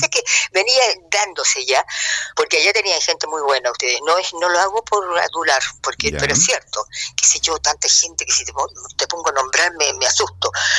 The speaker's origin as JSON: {"language": "Spanish", "town": "Arica", "region": "Arica y Parinacota", "country": "Chile", "said": "Soy de Arica, soy"}